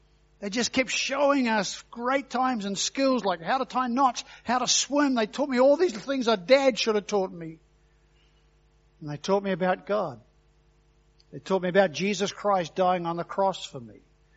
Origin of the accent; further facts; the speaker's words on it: Auckland, New Zealand; So at 13, I fly back down to the South Island. We left and went to Auckland, by the way. So I grew up in Auckland